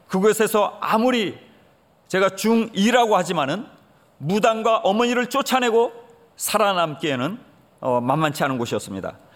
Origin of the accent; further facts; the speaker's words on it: Seoul, South Korea; moved away; 제가 태어나서 자란 곳은 서울인데요. 저의 기억이 시작되는 것은 서울 노원구 중계동 104번지 그 이름도 유명한 104마을 달동네입니다.